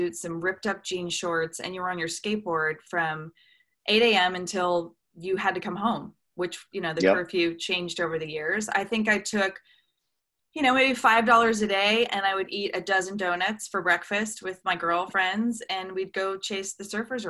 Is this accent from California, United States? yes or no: yes; Newport Beach, California, United States; Yeah, I grew up in Newport Beach, California, which—